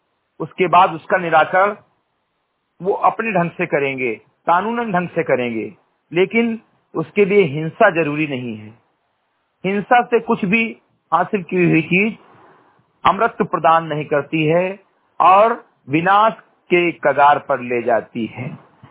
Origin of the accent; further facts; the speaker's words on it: Bahraich, Uttar Pradesh, India; ग्राम सभा समरी कटही विकासखंड मेनपुरवा जनपद बहराइच का मूल निवासी हूं